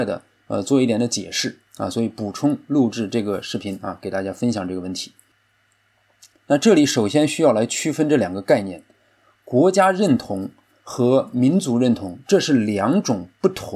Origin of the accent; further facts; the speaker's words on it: China; 神让我们出生在中国，成长在中国，我们是中国人